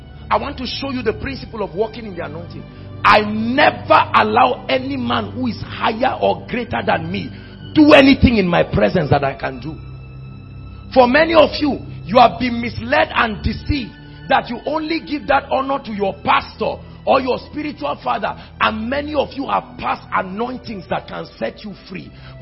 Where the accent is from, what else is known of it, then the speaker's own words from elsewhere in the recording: Zaria, Kaduna State, Nigeria; I came from Zaria with a hunger.